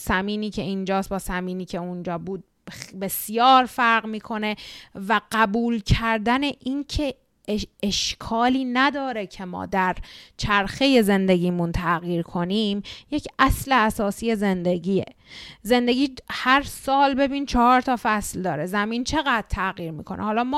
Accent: Iran; born there; درسته که ما فارسی زبانیم و توی ایران به دنیا اومدیم و خودمون رو ایرانی ممکنه هویت یابی کنیم

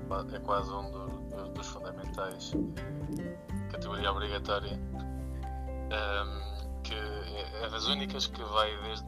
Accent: Guarda, Portugal; eu sou de Guarda

